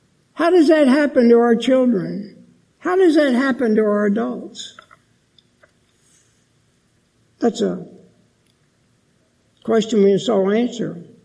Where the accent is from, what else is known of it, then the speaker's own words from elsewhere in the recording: Pennsylvania, United States; Some of you know that I'm from Pennsylvania. I was born in Pennsylvania